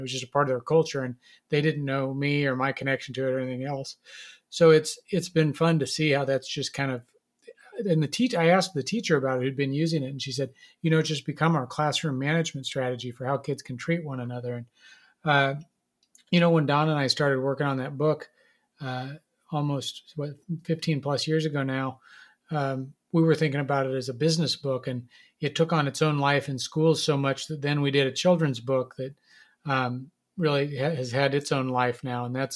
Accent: Nebraska, United States; Don grew up on a farm, I grew up in Nebraska

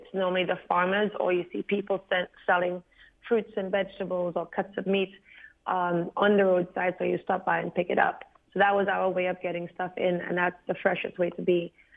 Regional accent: St. Lucia; that's a folk tale that I grew up with in St. Lucia.

